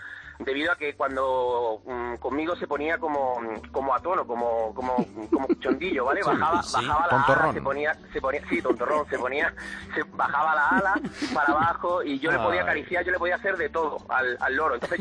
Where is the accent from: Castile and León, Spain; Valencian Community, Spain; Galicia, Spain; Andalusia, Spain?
Andalusia, Spain; Córdoba; Nosotros somos de Córdoba capital, pero mis padres son de un pueblo del norte de la provincia, de Belalcázar.